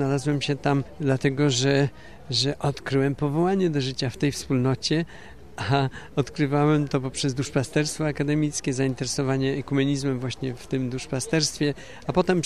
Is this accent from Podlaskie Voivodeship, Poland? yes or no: no; Poznań, Greater Poland Voivodeship, Poland; Pochodzę z Poznania, z parafii Zmartwychwstania Pańskiego, która była prowadzona, jest do dzisiaj prowadzona przez Ojców Zmartwychwstańców.